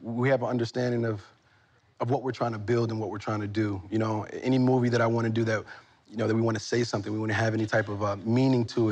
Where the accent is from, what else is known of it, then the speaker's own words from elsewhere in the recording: Newark, New Jersey, United States; You know, he's from Oakland. I'm from Newark, New Jersey.